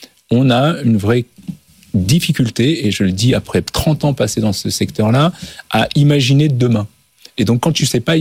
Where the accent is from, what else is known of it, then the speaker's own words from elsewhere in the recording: France; nous, en tant que Français, parce qu'on n'est pas plus bête qu'un Américain